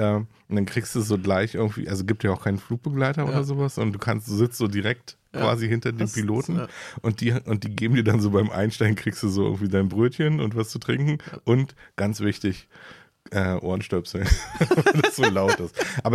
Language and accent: German; Berlin, Germany; wir mussten als Berliner echt leiden, ne?